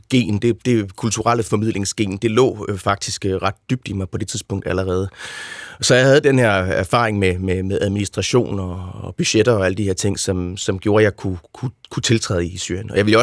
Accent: Darfur, Sudan; now in Denmark; nu kommer jeg fra Darfur

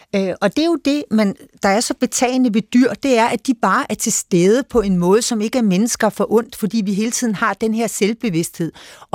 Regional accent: Dianalund, Zealand, Denmark; jeg kan jo vokset op ved Gadekæret nogle år i min barndom i Dianalund

